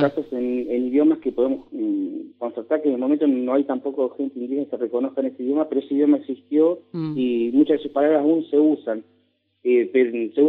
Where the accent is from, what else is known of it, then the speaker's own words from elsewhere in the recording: Argentina; nuestra identidad como argentinos